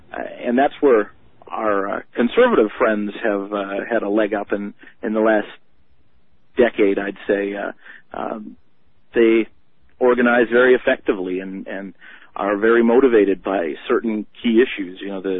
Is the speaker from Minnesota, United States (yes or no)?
yes; Ely, Minnesota, United States; The city I grew up in Ely, has 96% voter turnout in many years.